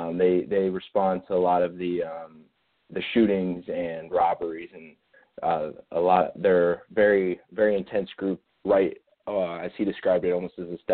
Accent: Columbus, Ohio, United States; I'm originally from Columbus, Ohio. I'm in my second to last semester here at Tiffin.

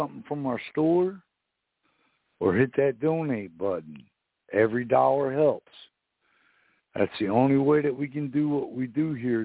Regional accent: New Jersey, United States; my friends from my hometown of New Jersey

